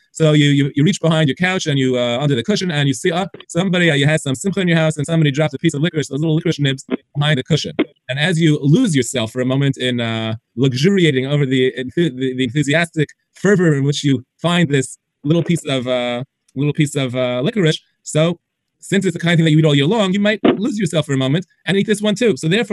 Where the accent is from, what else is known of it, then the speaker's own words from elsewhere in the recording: New York City, New York, United States; I grew up near the Frankel Shtiebel in Flatbush on 21st Street